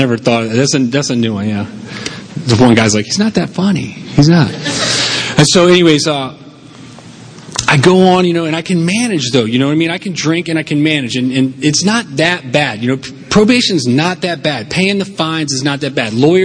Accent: Rockville, Maryland, United States; I was brought up in Rockville, Maryland.

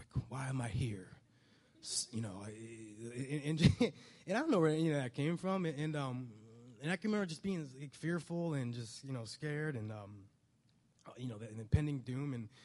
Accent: Ohio, United States; I grew up in Northeast Ohio, and I come from a really good family.

